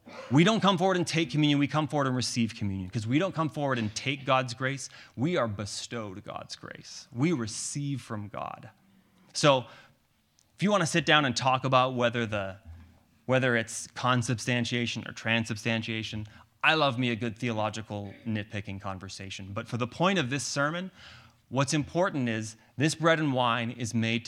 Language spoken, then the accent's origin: English; Canada; now in United States; I learned that as a Canadian coming to this country